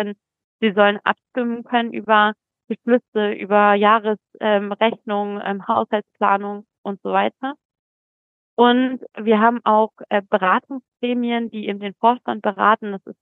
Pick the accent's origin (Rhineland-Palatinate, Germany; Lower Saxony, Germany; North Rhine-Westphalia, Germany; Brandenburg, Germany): Lower Saxony, Germany; ich komme aus Niedersachsen